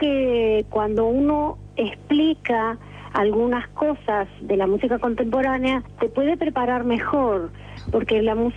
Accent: San Juan, Argentina; moved away as an adult; also born or lived in Mar del Plata; now in Buenos Aires, Argentina; yo soy de San Juan.

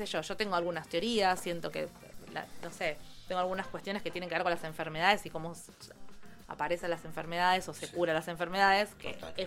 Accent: Villa Elisa, Buenos Aires Province, Argentina; Porque soy de allá, o sea, soy de Villa Elisa.

